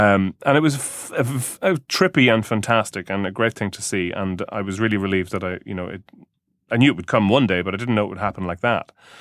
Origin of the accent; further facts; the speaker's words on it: Ireland; growing up in Ireland